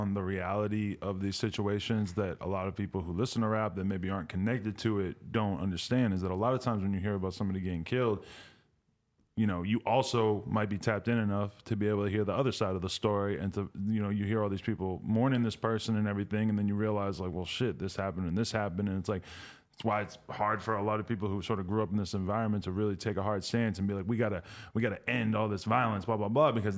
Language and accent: English; East Coast, United States; I'm from the East Coast, so yeah, definitely.